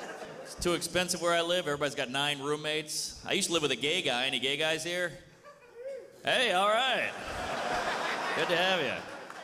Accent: Louisiana, United States; And I grew up in Louisiana. I grew up a lot of homophobia.

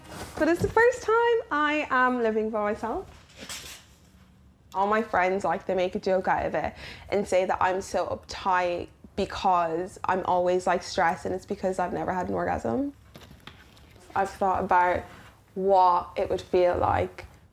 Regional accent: Ireland; I grew up in Ireland, which is obviously Catholic country. My parents are Catholic and Christian.

